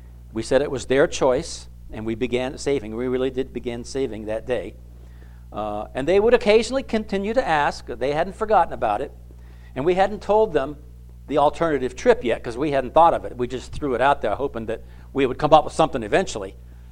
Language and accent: English; Florida, United States; As a 16-year-old growing up in Florida, I went to Disney World the end of the first week that they were even open in 1971.